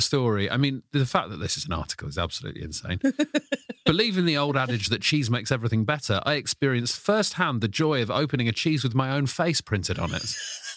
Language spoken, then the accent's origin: English; London, United Kingdom; where I grew up in Raynes Park, which is near Wimbledon.